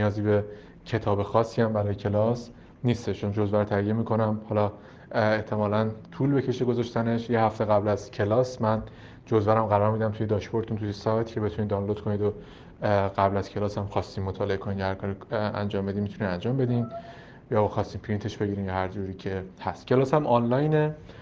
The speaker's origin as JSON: {"language": "Persian", "country": "Iran", "moved": "as an adult", "said": "دیگه از اون موقع از ایران اومدم، این کارشناسی ارشد دومم ایران نبود"}